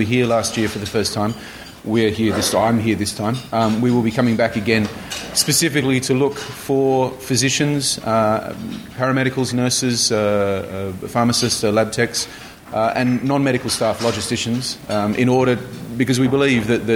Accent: Australia; I am an Australian.

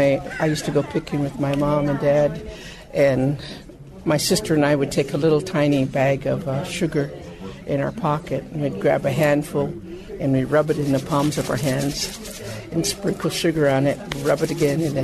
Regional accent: Haines, Alaska, United States; I'm from Haines, Clockwine area.

